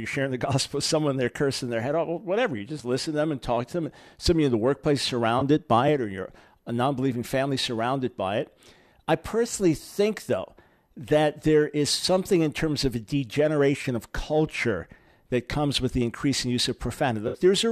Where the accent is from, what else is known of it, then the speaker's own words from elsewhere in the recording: New York, United States; I'm a New Yorker. I grew up with snow.